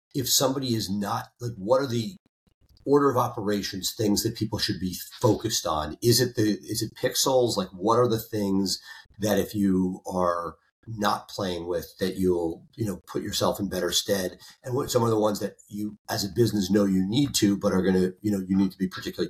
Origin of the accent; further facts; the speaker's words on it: New York City, New York, United States; Like I grew up in New York City. Not every subway station is ADA compliant.